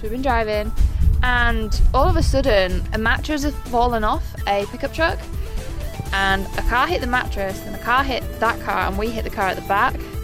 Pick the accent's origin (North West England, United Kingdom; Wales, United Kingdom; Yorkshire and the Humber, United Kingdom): Yorkshire and the Humber, United Kingdom; Polthorpe; I'm from a place called Polthorpe, but no one can say it, so I say York. It's the opposite end to London. It's like 5 hours away. Northeast, if you want to be picky.